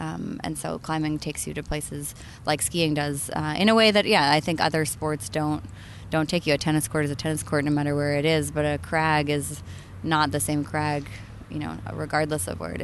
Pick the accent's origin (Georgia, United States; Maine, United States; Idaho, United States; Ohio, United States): Maine, United States; I grew up in Maine, so I'm originally from Maine.